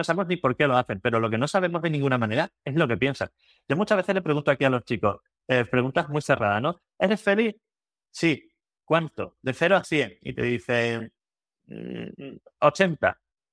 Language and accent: Spanish; Cádiz, Andalusia, Spain; Yo soy de Cádiz, así que bienvenida.